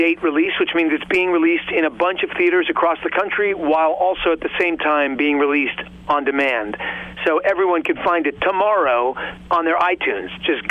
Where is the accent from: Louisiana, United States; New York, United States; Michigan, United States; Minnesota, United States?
New York, United States; New York City; I grew up in New York City.